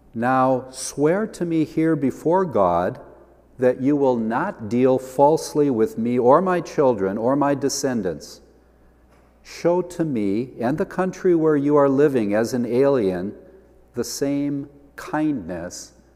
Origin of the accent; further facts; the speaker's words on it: Sheboygan, Wisconsin, United States; I grew up in Sheboygan, Wisconsin, about a block from the bluffs overlooking Lake Michigan.